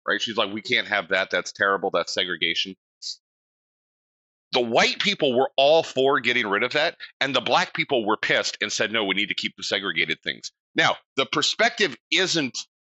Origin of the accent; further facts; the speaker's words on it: California, United States; when I told him I was from California.